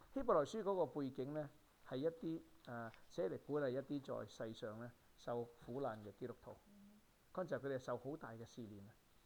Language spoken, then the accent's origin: Cantonese; Guangzhou, Guangdong, China; 即係我哋廣州人成日話呢個人好似成日幾千萬未開頭咁樣啊！